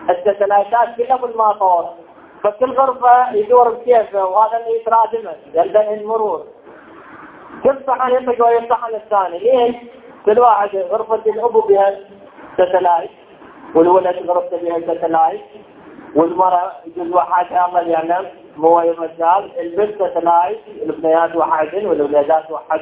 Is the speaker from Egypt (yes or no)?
no; Iraq; ينفتح عندنا في العراق 40 قمر